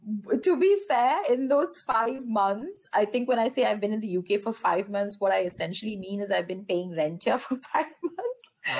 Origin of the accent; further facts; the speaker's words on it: South India, India; I've come to Delhi every summer since I was a little child. I never really, and I'm coming from the South, I used to never really feel safe in Delhi.